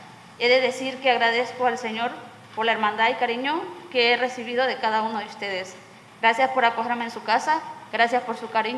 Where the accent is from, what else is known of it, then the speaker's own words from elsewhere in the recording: Honduras; Soy de Honduras